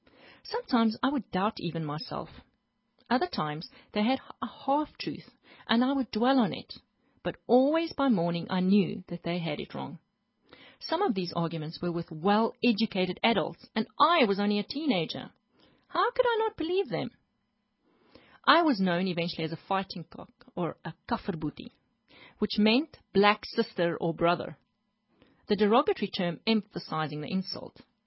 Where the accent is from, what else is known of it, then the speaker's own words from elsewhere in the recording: South Africa; Klerksdorp and my hometown and Rustenburg, further north, were the big cities in that area.